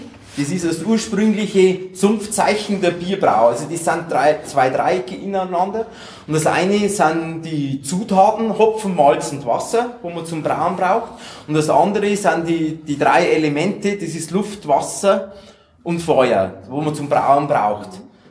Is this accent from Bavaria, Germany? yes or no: yes; Bavaria, Germany; Also, und es ist halt bei uns in der Oberpfalz